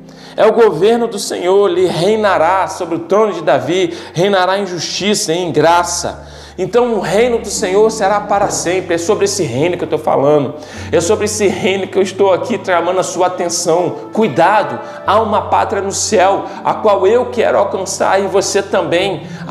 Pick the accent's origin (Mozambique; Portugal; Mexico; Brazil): Brazil; Eu nasci brasileiro, sou brasileiro, ok, estou aqui, cumpro as minhas obrigações como cidadão que sou, né?